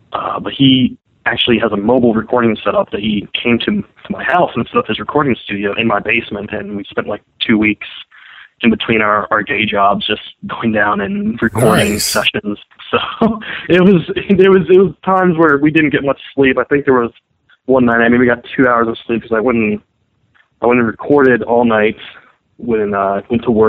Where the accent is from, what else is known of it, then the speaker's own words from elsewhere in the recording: United States; especially coming from my own perspective, being an American